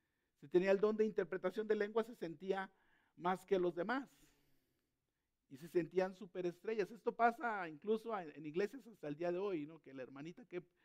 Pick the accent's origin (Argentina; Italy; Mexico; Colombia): Mexico; born there; moved away; yo nací en México y mi idioma natal es el español. Entonces, yo vine aquí y medio aprendí. Ahí me doy a entender con el inglés, ¿verdad? Un poquito. Pero mi idioma es el español y más o menos medio entiendo el inglés.